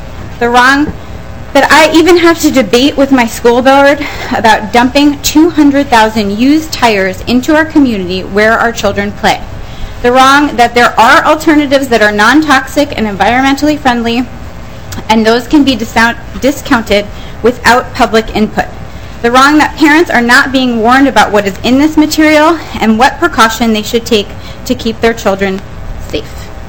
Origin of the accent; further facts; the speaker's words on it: East Coast, United States; I grew up on the East Coast and moved from the West Coast.